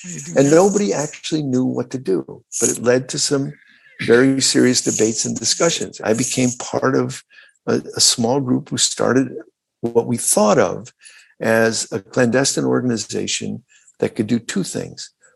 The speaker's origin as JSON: {"language": "English", "town": "Chicago", "region": "Illinois", "country": "United States", "tie": "born or raised there", "said": "because in Chicago, which is my hometown and where I do all my political work, and I think it is an important hub of so many movements."}